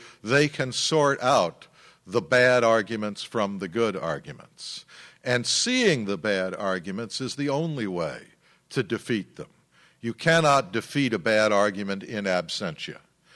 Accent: United States; As an American journalist, I've always been both proud and supremely comforted to know that because I am an American journalist

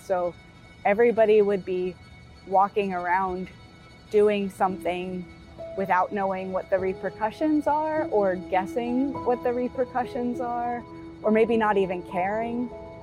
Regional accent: Baltimore, Maryland, United States; I grew up in Baltimore, Maryland, which is right on the Chesapeake Bay.

